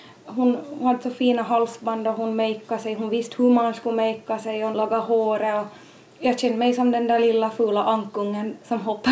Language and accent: Swedish; Kärra, Southwest Finland, Finland; Jag är 32 år gammal. Född och uppvuxen här i Kärra, Dragsfjärd.